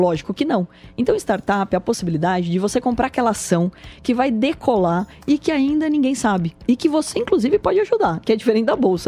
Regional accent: Porto Feliz, São Paulo, Brazil; born there; O interior, a minha região, eu sou nascido em Porto Feliz, está valorizando pra caramba.

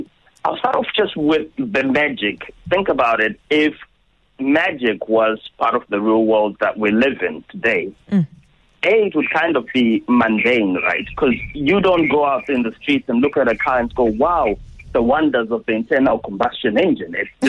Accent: Bindura, Mashonaland Central, Zimbabwe; my hometown of Bindura in Zimbabwe, which sure. is like a small mining town, 70 kilometers north of Harare.

